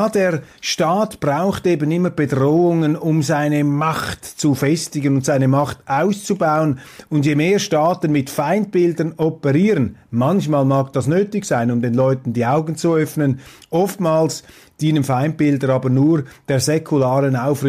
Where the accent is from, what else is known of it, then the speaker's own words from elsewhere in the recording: Switzerland; für mich auch als Schweizer natürlich vielleicht typisch, aber zumindest erfreulich, dass so eine Veranstaltung in der Schweiz stattgefunden hat, dass eben hier in unserem Land die ganze geistige Atmosphäre noch nicht so vernagelt ist